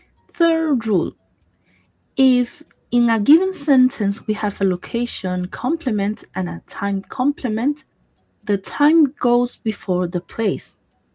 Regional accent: Inner Mongolia, China; from Neimonggu.

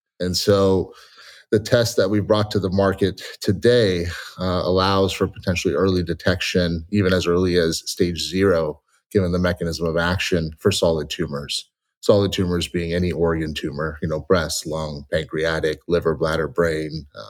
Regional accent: Los Angeles, California, United States; You know, I grew up in Los Angeles and went to Berkeley, did electrical engineering and computer science

